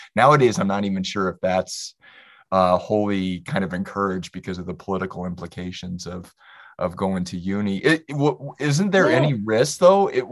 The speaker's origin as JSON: {"language": "English", "region": "Iowa", "country": "United States", "tie": "born or raised there", "said": "I mean, I grew up in Iowa, hence the you know, one of the meanings behind the title of this podcast."}